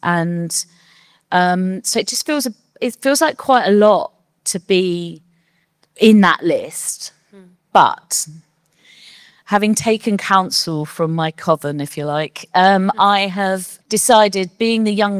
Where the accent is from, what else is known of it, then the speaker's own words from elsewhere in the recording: London, United Kingdom; And I was like, "Yeah," because I was from London.